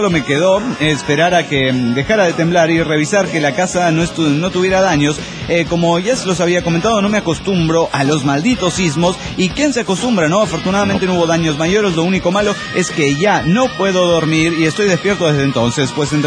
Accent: Durango, Mexico; Soy el piromaníaco de Durango, México.

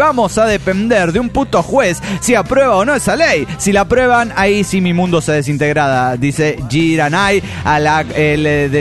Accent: Mexico City, Mexico; Soy el rey del bolillo del Área 51 del DF mexicano.

